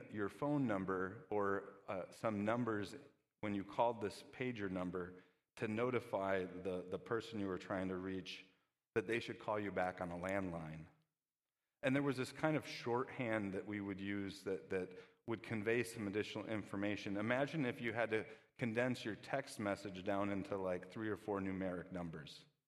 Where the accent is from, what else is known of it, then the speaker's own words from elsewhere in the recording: Kenosha, Wisconsin, United States; now in Racine, United States; Now, today I live in Racine. In fact, I live not too far away here from church, but I grew up in Kenosha.